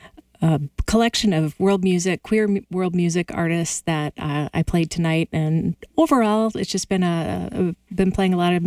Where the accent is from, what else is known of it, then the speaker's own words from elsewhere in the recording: Baxter, Minnesota, United States; broadcasting to the small towns of northern Minnesota like Langby, Deer River, Cotton, and Baxter, my hometown.